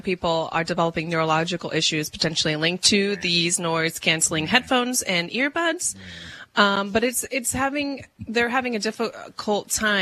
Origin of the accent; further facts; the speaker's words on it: Florida, United States; born there; I mean, I am actually born in Florida, so I could say that I'm from Florida.